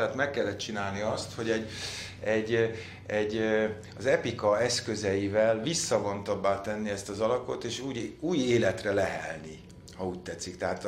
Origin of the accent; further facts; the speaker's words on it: Budapest, Hungary; ahol én is nőttem, nevelkedtem, tehát ez a Móricz Zsigmond körtelés környéke